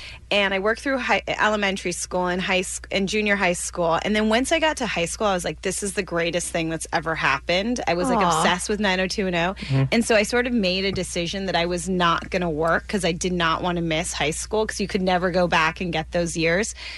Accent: Calabasas, California, United States; We grew up in Calabasas. It was sort of this, it was before like the Beavers and the Kardashians

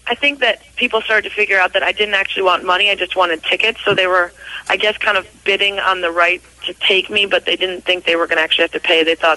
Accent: Lake Forest, Illinois, United States; I grew up in Lake Forest, which is where they practice, mm-hmm. north of Chicago.

